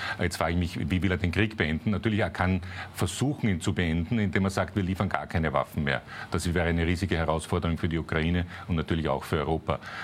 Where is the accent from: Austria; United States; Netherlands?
Austria; Wir als Österreicher unterstützen militärisch nicht, weil wir militärisch neutral sind